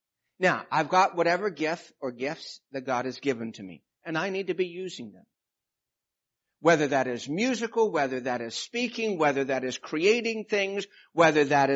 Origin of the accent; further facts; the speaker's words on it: Alaska, United States; I grew up as a preacher's kid. I grew up in missionary fields overseas, and I grew up in Alaska